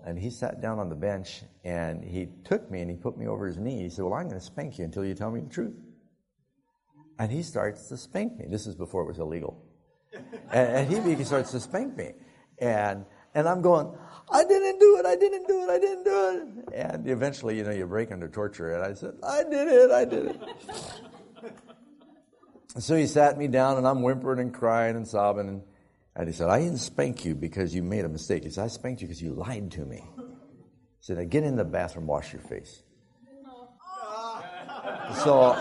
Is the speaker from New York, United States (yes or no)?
yes; New York City, New York, United States; I grew up in New York City. I took taxi, bus, walked.